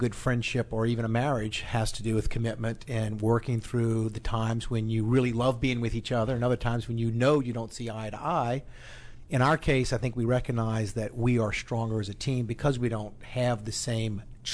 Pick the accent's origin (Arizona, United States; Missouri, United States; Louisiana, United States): Louisiana, United States; I grew up in South Louisiana, a place that's so far south, I consider I-10, my own personal Mason-Dixon line.